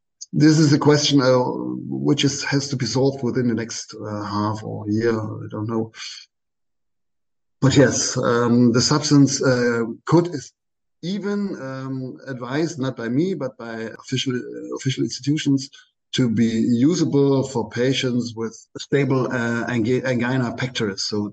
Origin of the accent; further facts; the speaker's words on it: Leipzig, Saxony, Germany; I'm in contact with a lot of scientists here in my hometown in Leipzig, in other cities and towns as well in Germany.